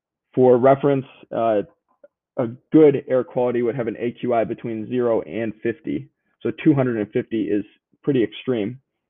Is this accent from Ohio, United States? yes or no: yes; Columbus, Ohio, United States; The Big Ten, and I grew up in Columbus, Ohio. I lived for most of my life in the Midwest in Big Ten country.